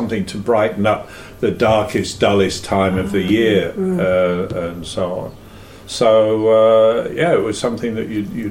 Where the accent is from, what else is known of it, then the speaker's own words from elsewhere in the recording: England, United Kingdom; Well, I grew up in England, so we had Christmas in the middle of winter